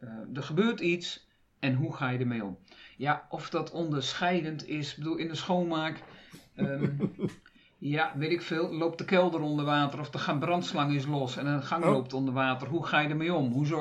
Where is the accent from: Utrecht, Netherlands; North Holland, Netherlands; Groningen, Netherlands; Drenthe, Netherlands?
Groningen, Netherlands; Maar daar ben ik te nuchter voor als Groningse.